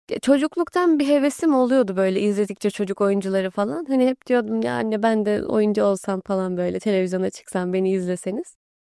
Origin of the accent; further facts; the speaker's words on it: Istanbul, Turkey; Memleketime dair çok fazla şey bilmiyorum hiç gitmediğim için. İstanbul'da doğup büyüdüm çünkü.